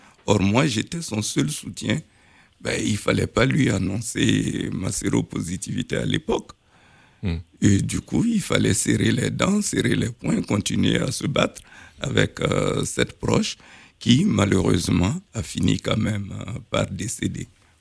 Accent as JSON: {"language": "French", "country": "Burkina Faso", "said": "je suis originaire du Burkina Faso."}